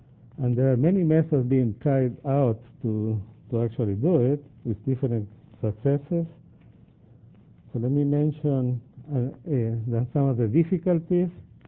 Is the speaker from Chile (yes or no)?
yes; Chile; I come from Chile originally